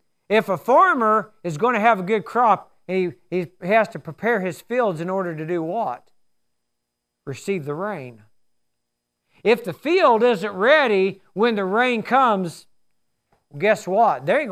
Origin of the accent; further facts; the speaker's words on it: Alabama, United States; I'm from Alabama, so I have a good reason.